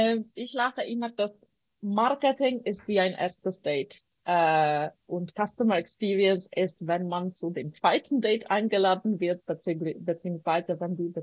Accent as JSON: {"language": "German", "country": "Poland", "tie": "born or raised there", "second_language": "German", "lives_now": "Switzerland", "said": "mein Name klingt sehr, sehr schweizerisch, mein Akzent aber doch ein bisschen weniger und verrät, dass ich ursprünglich aus Polen komme. Ich bin in Polen groß geworden und in der Schweiz lebe ich seit 15 Jahren."}